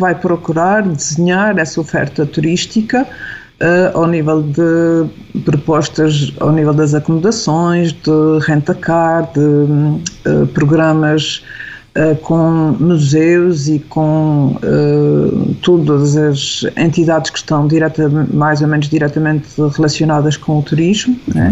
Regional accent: Azores, Portugal; eu sou suspeita, sou açoriana

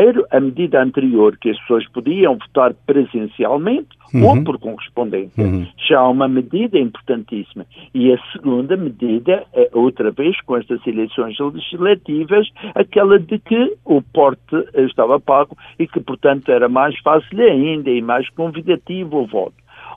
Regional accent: Madeira, Portugal; Sou o único candidato que sou madeirense às eleições da Assembleia da República.

